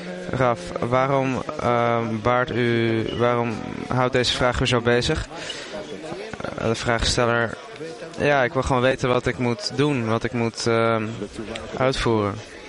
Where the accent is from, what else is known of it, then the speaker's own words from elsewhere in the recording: Israel; Goeiedag, ik kom ook uit Israël en ik ben hier ook voor het eerst.